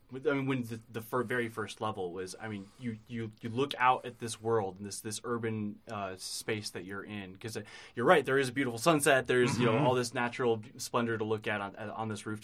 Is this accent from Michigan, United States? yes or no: yes; Michigan, United States; We're Americans from Michigan.